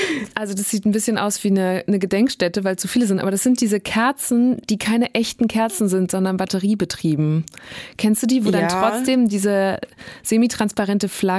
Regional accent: North Rhine-Westphalia, Germany; das kenne ich auch noch aus meiner Heimat im Münsterland

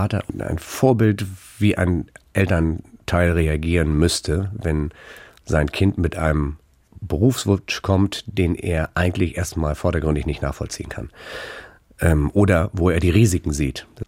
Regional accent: Northern Germany, Germany; Insofern ist natürlich meine Sozialisierung hier im Norden gewesen, also ich bin Norddeutscher

